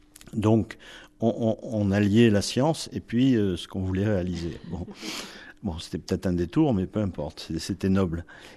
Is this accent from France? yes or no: yes; France; Ce sont mes racines aussi, même si je suis français.